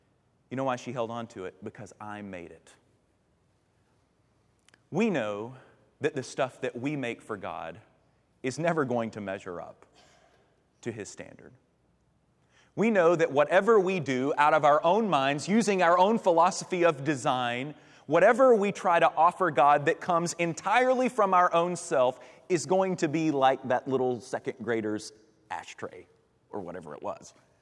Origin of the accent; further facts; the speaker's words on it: Kentucky, United States; I grew up in Kentucky in the 80s